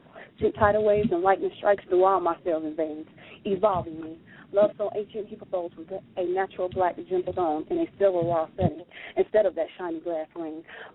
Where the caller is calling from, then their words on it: Ohio, United States; Hello, this is … I'm calling from Ohio.